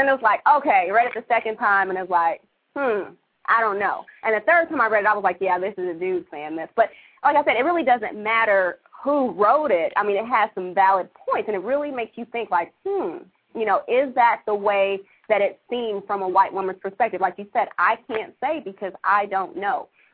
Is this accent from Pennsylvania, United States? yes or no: no; Los Angeles, California, United States; I never was really race conscious growing up in Los Angeles. Because here, you know, it's just basically a big melting pot